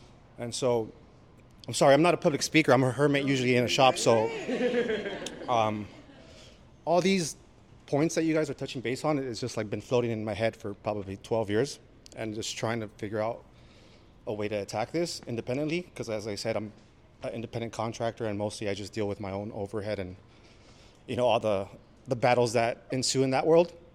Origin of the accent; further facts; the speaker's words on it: Los Angeles, California, United States; I'm from El Sereno, I'm from South LA, I'm from this fucking area, and I'm not leaving.